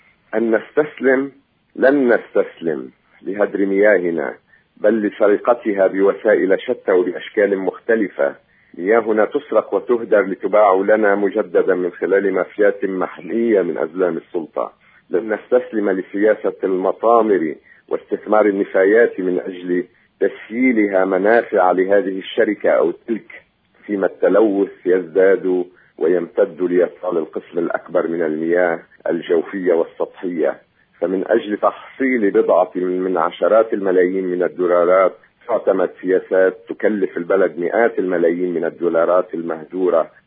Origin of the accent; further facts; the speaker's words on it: Lebanon; ذلك أننا نتعرض اليوم كلبنانيين لعملية نهب منظمة